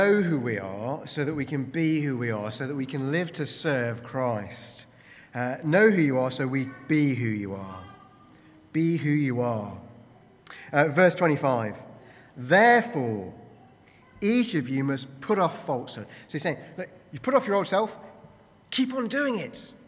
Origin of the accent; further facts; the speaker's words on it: United Kingdom; I think as British people, we've probably, if you are British here, British people have a bit of a cultural blind spot.